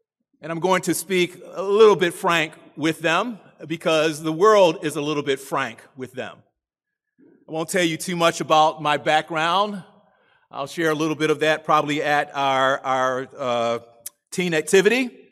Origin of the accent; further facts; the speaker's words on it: Baltimore, Maryland, United States; I grew up in Baltimore in the inner city.